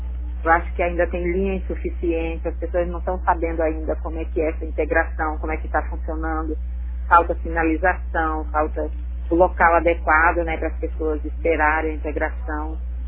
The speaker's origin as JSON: {"language": "Portuguese", "town": "Brasilândia", "country": "Brazil", "said": "nós somos de Brasilândia"}